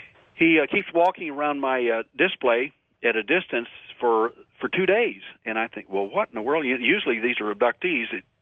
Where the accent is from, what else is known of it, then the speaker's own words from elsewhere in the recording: Texas, United States; I'm from Texas, so I'm going to use a Texas terminology here, like a calf looking at a new gate.